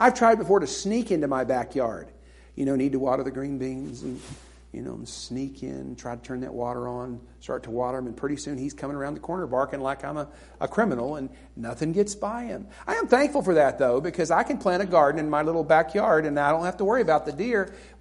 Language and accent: English; Tornado Alley, United States; I grew up pretty much in Tornado Alley.